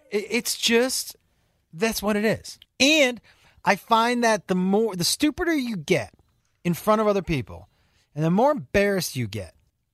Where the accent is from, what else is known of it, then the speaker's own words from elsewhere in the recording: Massachusetts, United States; Yeah, I'm from Western Mass.